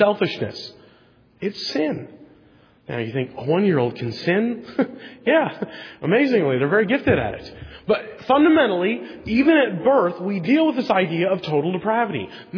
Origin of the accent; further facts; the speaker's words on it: Oregon, United States; As a boy growing up, I grew up in Oregon, and I was taught by my dad to watch college football.